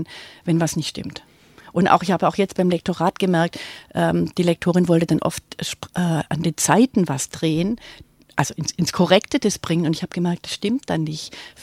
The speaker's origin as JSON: {"language": "German", "town": "Stuttgart", "region": "Baden-Württemberg", "country": "Germany", "tie": "born or raised there", "said": "ich bin ja in Stuttgart aufgewachsen, ein Kindheitstext spielt in einem Vorort von Stuttgart"}